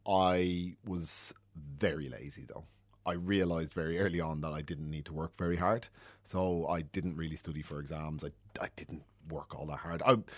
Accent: Rathcoole, Leinster, Ireland; Yeah, so I grew up in Rathcoole in County Dublin.

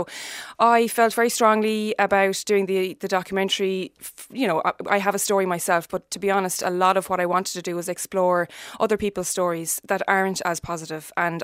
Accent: Ireland; as an Irish society, there are thousands and thousands of people in our daily lives that are adopted and we don't know they are

